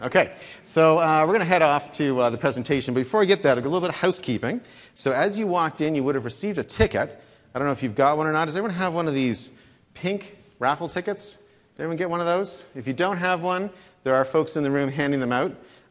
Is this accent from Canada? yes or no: yes; Canada; I'm Canadian, so this is like still kind of fresh for me.